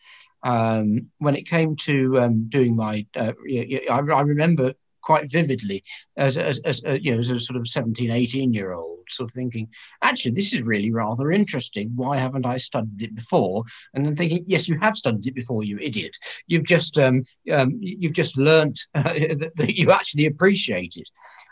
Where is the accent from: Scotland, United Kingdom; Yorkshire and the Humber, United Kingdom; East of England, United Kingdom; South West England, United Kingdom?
East of England, United Kingdom; I was brought up from in Essex. I'm an Essex boy at heart